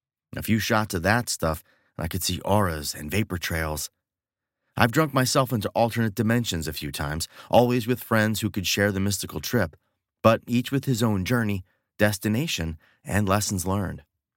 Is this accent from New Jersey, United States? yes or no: yes; New Jersey, United States; I am from New Jersey, you know.